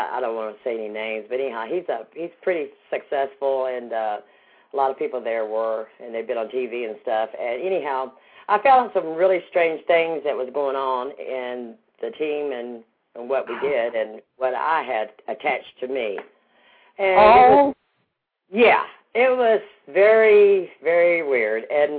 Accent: Hendersonville, Tennessee, United States; Yeah, well, I'm from Hendersonville, Tennessee. It's outside of Nashville.

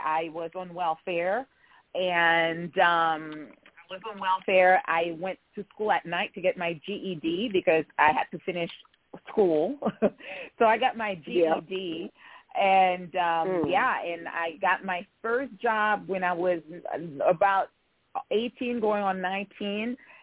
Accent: Haiti; English is a second language; So I grew up in Haiti. I went to an all-girl Catholic school. I come from a middle-class family.

